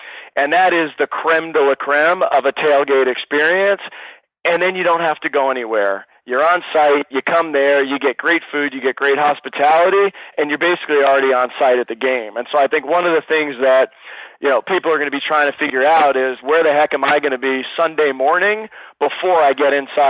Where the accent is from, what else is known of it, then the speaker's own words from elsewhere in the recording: Sacramento, California, United States; Yeah, well, and that's my my hometown city almost. I was born and raised in Sacramento.